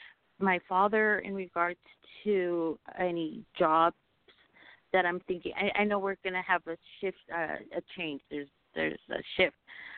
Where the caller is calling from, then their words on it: Los Angeles, California, United States; I'm calling from Los Angeles.